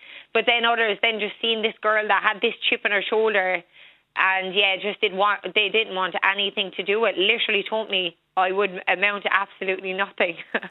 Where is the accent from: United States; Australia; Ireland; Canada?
Ireland; Carrigeen; because unfortunately I'm from Carrigeen, the wilderness